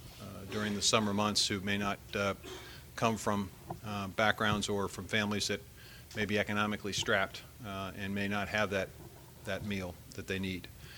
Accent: Iowa, United States; opportunity to meet with some of the leadership from my home state of Iowa.

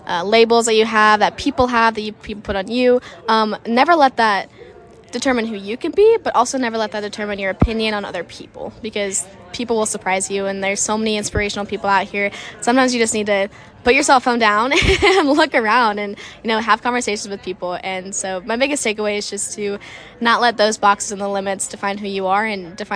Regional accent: Macomb, Illinois, United States; So I grew up in Macomb, Illinois, which is on the western side, and I actually grew up in town, didn't grow up on a farm

